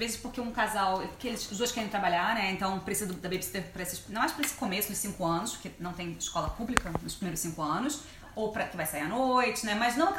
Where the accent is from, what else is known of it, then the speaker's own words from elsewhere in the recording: Brazil; até, né, eu sou brasileira, quando a gente tá pagando, a gente espera